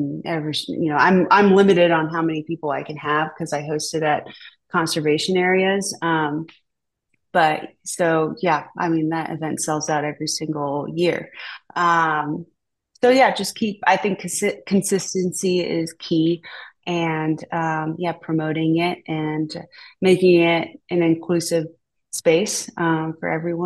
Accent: Ohio, United States; also born or lived in Southern California; just like growing up in Southwest Ohio, like I never really thought there was anything out there, you know, interesting for me to experience. I had spent early childhood in Southern California.

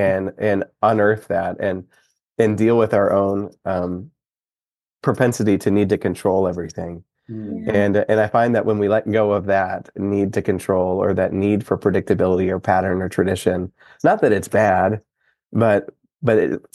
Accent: Michigan, United States; I love the Michigan helmets and I grew up in Michigan.

